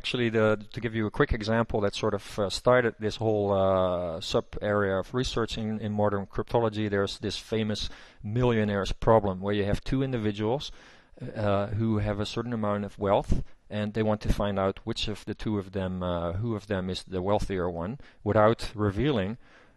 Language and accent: English; Netherlands; English is a second language; I started in 1992 in the Netherlands, which is my home country